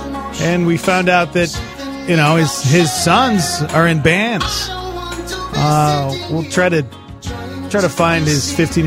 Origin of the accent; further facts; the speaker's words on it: Montana, United States; growing up in the 80s and 90s in Montana, there was a pop station